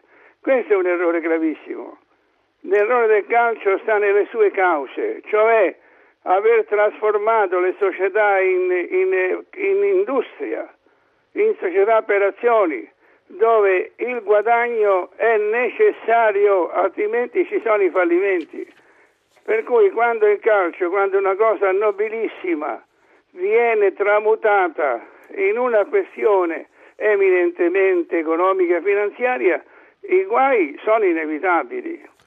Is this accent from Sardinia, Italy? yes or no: no; Rome, Lazio, Italy; io sono romano